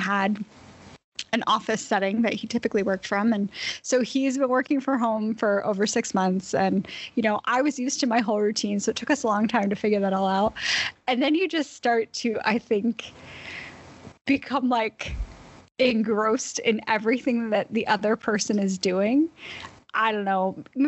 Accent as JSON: {"language": "English", "region": "Northeast", "country": "United States", "tie": "born or raised there", "said": "I mean, I grew up in the Northeast. I am used to 100 degrees, 100% humidity."}